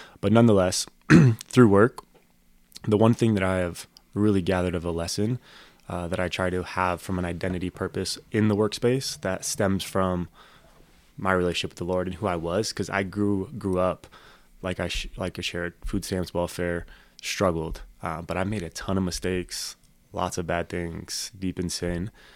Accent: Colorado Springs, Colorado, United States; I grew up in Colorado Springs, and then I've been going to Thorn Creek now for like two solid years.

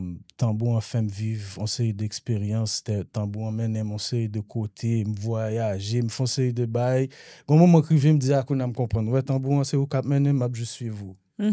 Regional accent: Haiti; le fait que je me tourne en tant qu'haïtien

